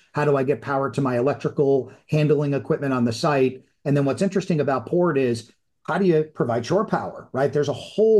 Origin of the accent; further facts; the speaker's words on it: New York, United States; You know, I'm a New Yorker, right?